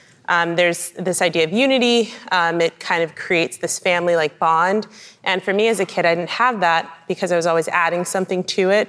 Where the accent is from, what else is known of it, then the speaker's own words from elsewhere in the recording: Maplewood, New Jersey, United States; I grew up about 30 minutes outside of New York City, Maplewood, New Jersey.